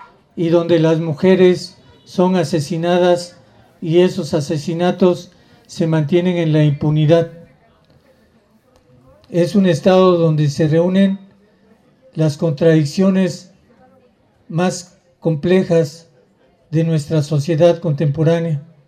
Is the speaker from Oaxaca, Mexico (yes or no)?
yes; Oaxaca, Mexico; a pesar de que soy oaxaqueño, vallisto